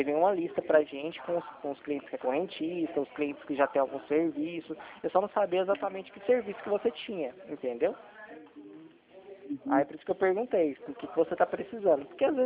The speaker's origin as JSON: {"language": "Portuguese", "town": "Goiânia", "region": "Goiás", "country": "Brazil", "said": "Eu sou aqui de Goiânia."}